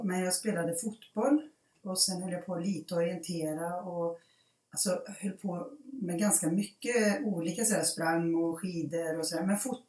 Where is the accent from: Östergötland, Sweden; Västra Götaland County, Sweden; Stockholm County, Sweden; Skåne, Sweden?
Västra Götaland County, Sweden; Lidköping; now in Skövde, Sweden; jag kom från Lidköping. Och sen så sa jag att det skara var mer, och så flyttade jag iväg och började läsa. Och sen bodde jag 94 i Skövde.